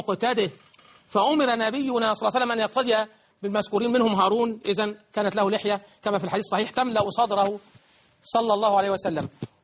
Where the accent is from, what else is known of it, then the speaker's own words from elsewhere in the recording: Egypt; بلدنا مصر